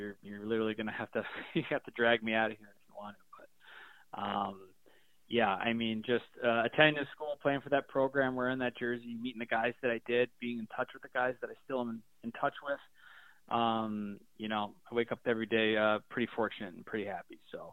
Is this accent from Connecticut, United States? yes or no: yes; Connecticut, United States; now in Burlington, United States; And I grew up in Connecticut, and I used to call that home